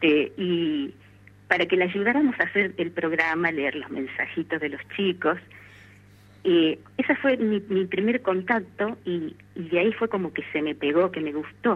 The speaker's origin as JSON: {"language": "Spanish", "town": "Cosquín", "region": "Córdoba", "country": "Argentina", "tie": "born there", "said": "Yo nací en Cosquín."}